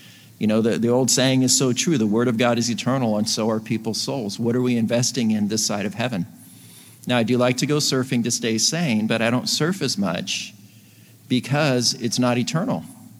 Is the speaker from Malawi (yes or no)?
no; Texas, United States; some were my teaching mentors, and we're from Texas.